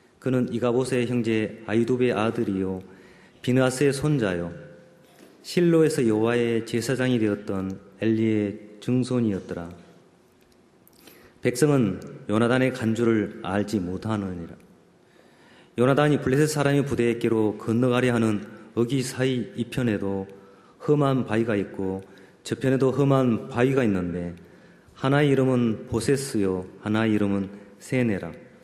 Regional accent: Jeolla, South Korea; 저는 원래 고향이 전라도인데도 홍어를 별로 안 먹어봤어요.

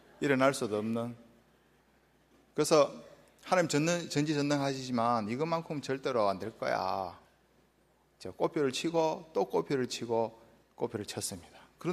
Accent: Geochang, South Gyeongsang, South Korea; 제 고향이 경남 거창 가조인데, 거창도 깡촌이지만 가조는 더 깡촌인

